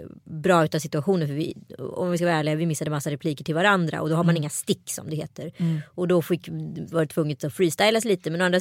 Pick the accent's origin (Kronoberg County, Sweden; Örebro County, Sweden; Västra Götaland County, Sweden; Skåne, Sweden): Örebro County, Sweden; Örebro; Min hemstad.